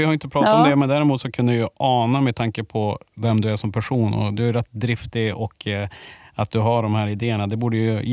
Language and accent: Swedish; Örnsköldsvik, Västernorrland County, Sweden; Ja, jag är från Övik.